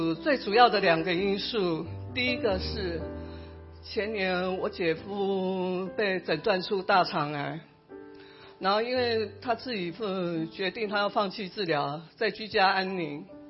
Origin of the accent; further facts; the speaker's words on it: Nantou County, Taiwan; 小时候住在那个南投中心村的时候，